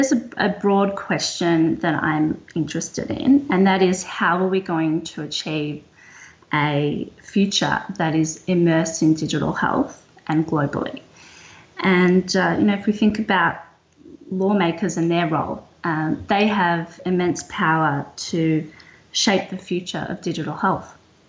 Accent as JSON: {"language": "English", "town": "Melbourne", "region": "Victoria", "country": "Australia", "said": "So I'm a lawyer from Melbourne, Australia"}